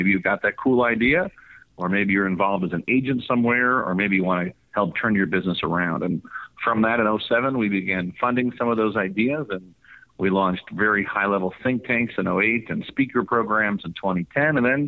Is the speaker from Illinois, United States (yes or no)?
yes; Chicago, Illinois, United States; So my journey was, first of all, born and raised in Chicago